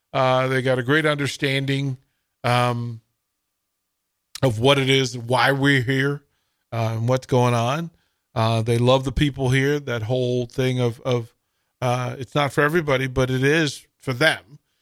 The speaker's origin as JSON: {"language": "English", "town": "Washington", "region": "District of Columbia", "country": "United States", "tie": "born or raised there", "said": "Now, remember, and I'll say this, the National Zoo is in my hometown. The National Zoo is in my hometown."}